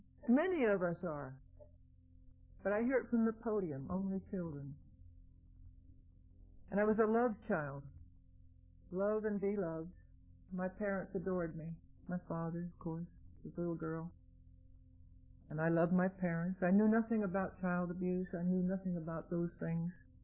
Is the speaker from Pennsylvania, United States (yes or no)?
yes; Wilkes-Barre, Pennsylvania, United States; also born or lived in Kingston; I'm from Pennsylvania originally, Wilkes-Barre area, born in Kingston on the Susquehanna River.